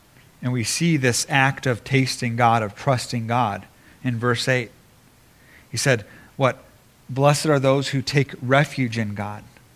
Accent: Japan; One of my favorite meals, I grew up in Japan, and one of my favorite meals is Japanese yakiniku.

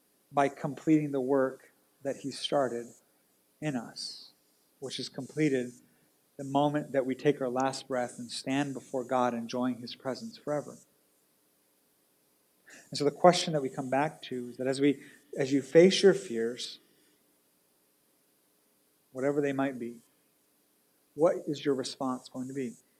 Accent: Japan; So growing up in Japan, where Buddhism and Shintoism are the main religions, I remember as a kid, the first house we lived in on the kind of lower end of this mountain

